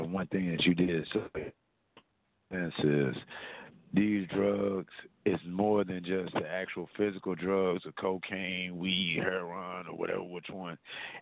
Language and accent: English; Cleveland, Ohio, United States; born there; I was born in Cleveland.